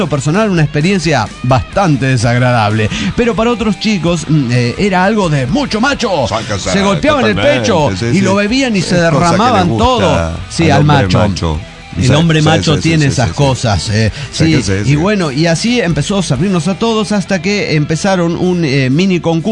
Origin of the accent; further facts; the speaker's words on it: Monterrey, Nuevo León, Mexico; now in Veracruz, Mexico; Lo que pasa es que soy de Monterrey, pero tengo un nuevo 9 años viviendo en Veracruz.